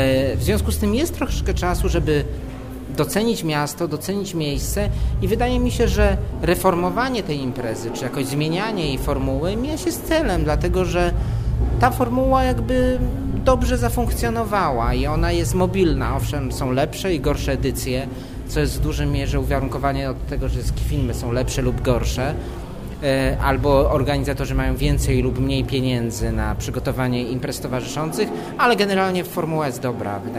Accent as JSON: {"language": "Polish", "town": "Tarnów", "region": "Lesser Poland", "country": "Poland", "said": "Jeżeli sam mówię tu jako krytyk filmowy, nie jako tarnowianin"}